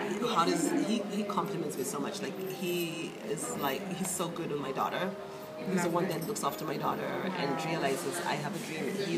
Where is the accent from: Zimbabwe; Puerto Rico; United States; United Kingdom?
Zimbabwe; I grew up in Zimbabwe, 10 World South, P.O. Box 4404.